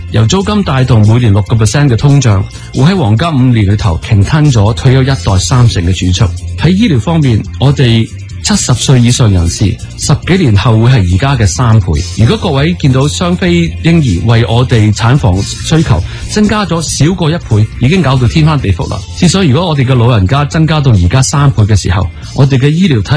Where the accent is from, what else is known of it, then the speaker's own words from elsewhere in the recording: Hong Kong; 令我哋香港人而家仲未满意嘅嘢